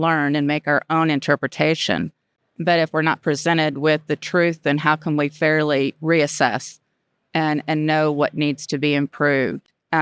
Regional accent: United States; So I'm an American. I love aviation. I love flying. It's in my family.

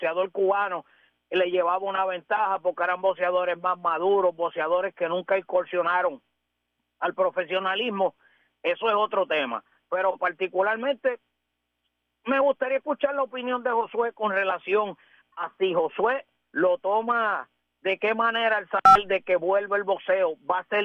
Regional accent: Puerto Rico; como puertorriqueños y como que amantes de este deporte

